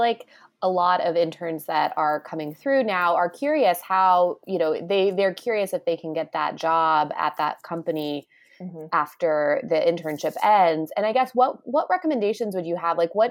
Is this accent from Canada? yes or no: no; Kansas, United States; moved away as an adult; I'm from Kansas originally, and finding a job from my, you know, mom's couch in Kansas. So I had to sort of move here